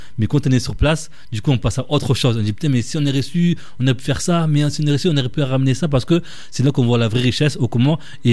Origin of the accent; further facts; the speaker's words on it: Comoros; c'est-à-dire je suis comorien, donc jusqu'au bout, entreprendre un restaurant comorien